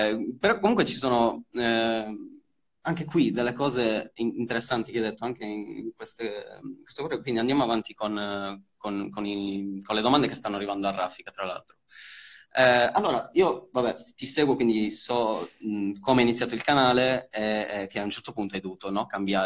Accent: Cagliari, Sardinia, Italy; Io sono sardo

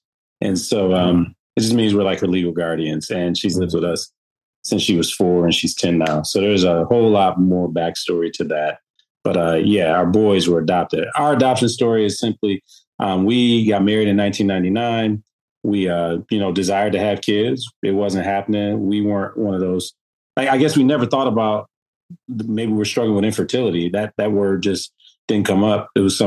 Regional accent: Detroit, Michigan, United States; And we lived in Texas for about 3.5 years. We grew up in Detroit, so in Michigan.

